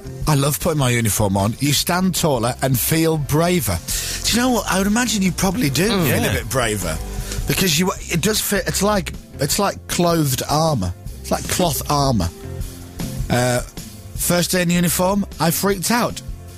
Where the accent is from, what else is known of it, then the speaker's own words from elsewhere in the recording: Leeds, Yorkshire and the Humber, United Kingdom; Well, I was brought up in Leeds.